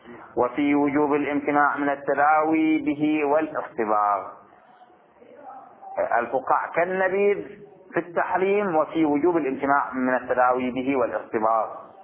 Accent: Bahrain; عندنا في البحرين بعض الفقهاء

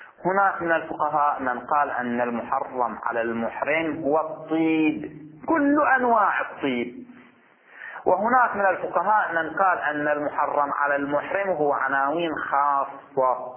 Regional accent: Bahrain; خب إحنا عندنا في البحرين شيء نسميه خطوبة

